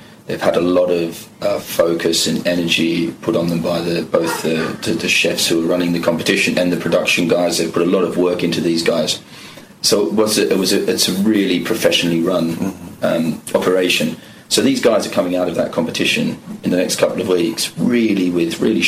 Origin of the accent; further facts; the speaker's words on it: Newcastle, North East England, United Kingdom; as a young boy growing up in Newcastle